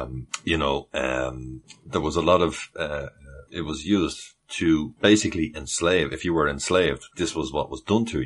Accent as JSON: {"language": "English", "country": "Ireland", "said": "Well, I mean, as the Irish people, we wouldn't."}